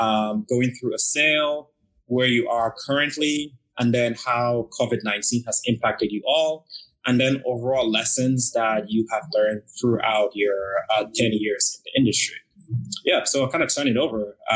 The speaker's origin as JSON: {"language": "English", "town": "Baltimore", "region": "Maryland", "country": "United States", "tie": "born or raised there", "lives_now": "Chicago, United States", "said": "I grew up in Baltimore, which is pretty close to DC, and then moved to Chicago, which is another like Midwest city."}